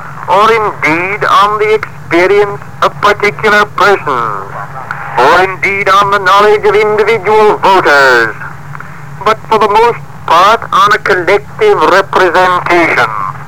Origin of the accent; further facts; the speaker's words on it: United States; Well, as an American, I perceive his technique was to be justified by the way which Thomas Jefferson would have justified it.